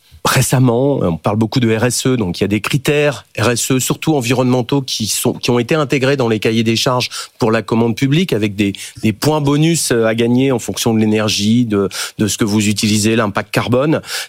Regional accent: Hauts-de-France, France; Moi je suis du Nord moi également

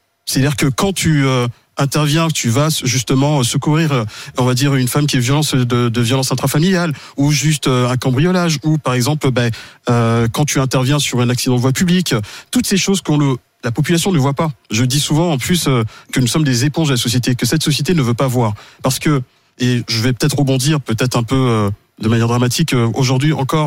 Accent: Mali; now in France; donc je suis né en France, en banlieue parisienne. Et à mes 2 ans, mes parents sont rentrés au Mali. Donc j'ai vécu une dizaine d'années au Mali.

